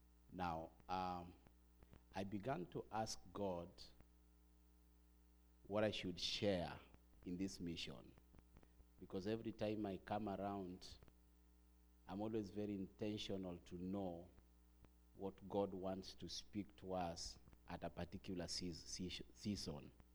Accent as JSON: {"language": "English", "country": "Kenya", "said": "I'm from Kenya, Africa."}